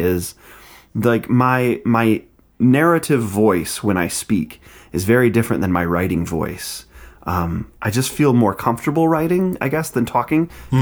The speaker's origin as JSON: {"language": "English", "region": "Michigan", "country": "United States", "said": "You also mentioned in your bio that you're from Michigan, and I'm from Michigan."}